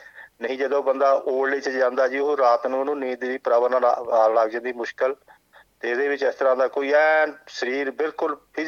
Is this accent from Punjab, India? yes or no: yes; Thaska, Punjab, India; ਮੈਂ ਜੀ ਪੰਜਾਬ ਦੇ ਵਿੱਚ, ਸਾਡਾ ਪਿੰਡ ਠਾਸਕਾ, ਤਹਿਸੀਲ ਤੇ ਡਿਸਟ੍ਰਿਕਟ ਮੋਹਾਲੀ ਹੈ ਜੀ।